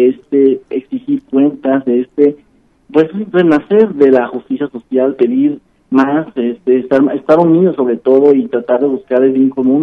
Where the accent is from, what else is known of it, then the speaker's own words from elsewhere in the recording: Mexico; a la que nos debemos como mexicanos